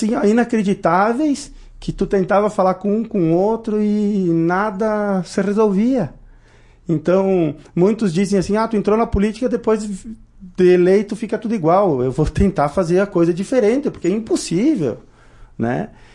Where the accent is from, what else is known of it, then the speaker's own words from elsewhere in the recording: Marau, Rio Grande do Sul, Brazil; eu nasci e me criei em Marau